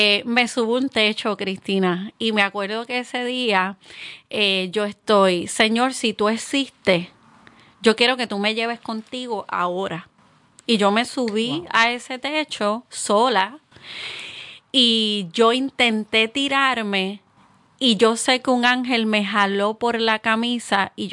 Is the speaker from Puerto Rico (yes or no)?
yes; Naranjito, Puerto Rico; No, yo vivía, siempre viví en Naranjito. Okay. Me crié en Naranjito.